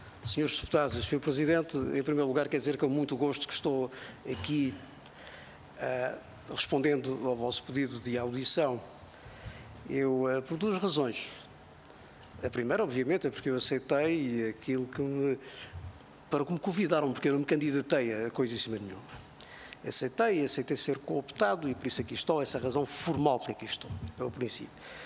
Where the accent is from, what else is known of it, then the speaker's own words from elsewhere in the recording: Azores, Portugal; não propriamente na minha terra, porque ela chegou tarde, ela já no continente já se desenvolvia, já existia, e só chegou depois do 25 de Abril aos Açores.